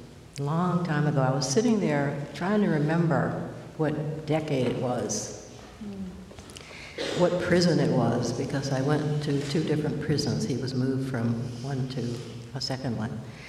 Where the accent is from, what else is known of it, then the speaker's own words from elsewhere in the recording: Georgia, United States; I grew up in Georgia. And you kind of had to be active to get out of there at the time.